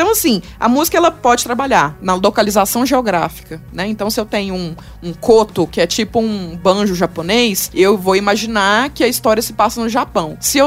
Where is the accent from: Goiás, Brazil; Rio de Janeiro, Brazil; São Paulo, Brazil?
Goiás, Brazil; accent: goiano; Com o meu sotaque goiano, porque aí eu só soube que eu tinha sotaque quando eu vim morar aqui, né?